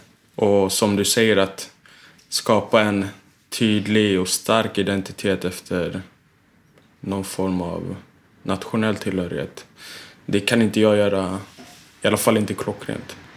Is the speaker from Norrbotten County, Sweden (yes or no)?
no; Norsborg, Stockholm County, Sweden; Men jag kommer också från norra Botkyrka. Det är väl det som är hemma. Norsborg, där jag har vuxit upp. Min mamma är från Finland, Tyskland. Pappa från Uganda. Född här.